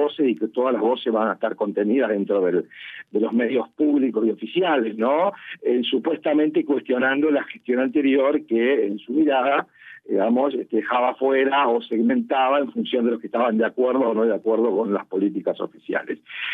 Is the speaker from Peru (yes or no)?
no; Argentina; nosotros somos judíos argentinos comprometidos con la sociedad argentina